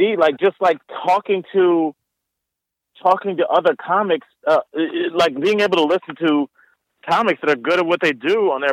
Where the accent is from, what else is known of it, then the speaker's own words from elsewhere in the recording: Florida, United States; because I came from Florida, which is, I mean, I'm not hating on anybody specifically. I mean, but Florida was full of, when I came up, was full of a lot of hack comedians.